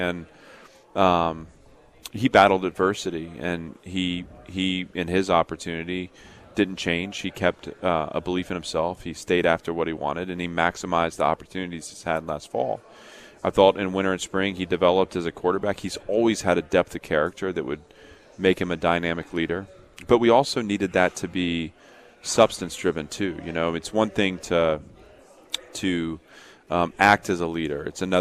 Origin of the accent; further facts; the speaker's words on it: Nashville, Tennessee, United States; But Nashville's a great advantage to us. Obviously, it's my hometown, so I'm clearly biased.